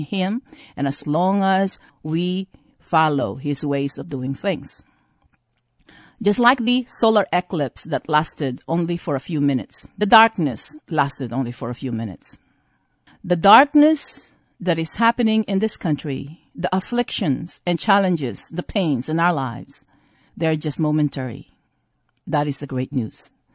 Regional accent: Philippines; born there; See, I was born in the Philippines with a brown skin.

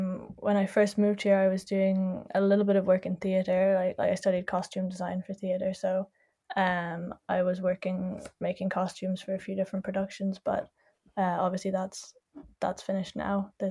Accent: Ireland; moved away; So that was just a few months after I moved here from Ireland.

